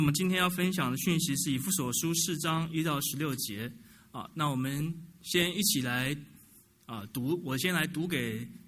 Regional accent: Taiwan; 我是来自台湾啊，我在台湾也是在牧养教会。

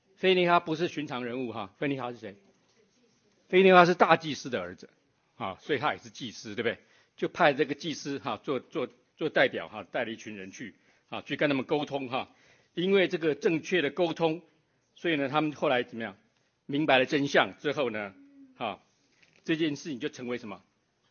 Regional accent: Taiwan; 你要一听我讲话就知道我是从台湾来的哈。我一直以为是口音哈，不过有时候后来发现好像也不是口音，有些我们用的词哈。

